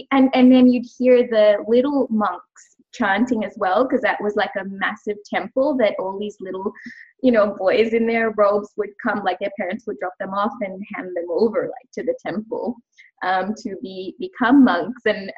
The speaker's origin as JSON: {"language": "English", "country": "Sri Lanka", "tie": "born or raised there", "moved": "as an adult", "lives_now": "Australia", "said": "because I grew up in Sri Lanka and only came to Australia when I was 18 years old."}